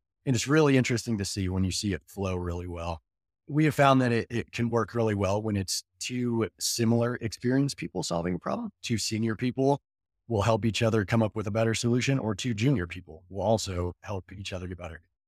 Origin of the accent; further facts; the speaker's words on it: Colorado, United States; So I was born and raised here in Colorado, went to the Colorado School of Mines.